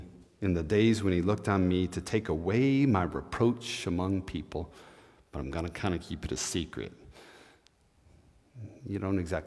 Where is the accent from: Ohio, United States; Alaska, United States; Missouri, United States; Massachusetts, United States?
Missouri, United States; Like, I'm from Missouri. I'm from the show me, prove it state, you know?